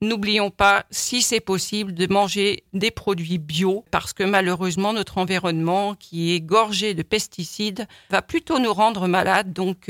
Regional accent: Normandy, France; Alors moi, je suis normande

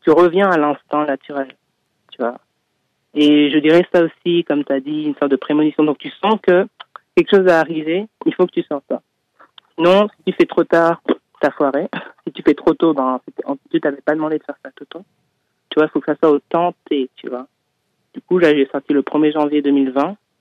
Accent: Geneva, Switzerland; Oui, en fait, à Genève, je suis né à Genève et on va dire toute ma vie

